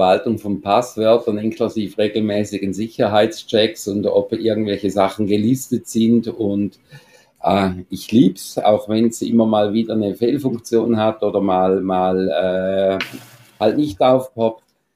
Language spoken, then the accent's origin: German; Switzerland; Also wir sind Schweizer, unser Deutsch ist leider halt nicht ganz so perfekt wie bei den Nachbarn.